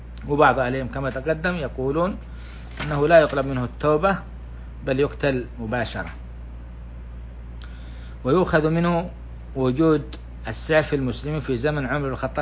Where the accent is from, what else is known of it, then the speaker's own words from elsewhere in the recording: Saudi Arabia; وأن يديم على بلادنا السعودية وجميع بلدان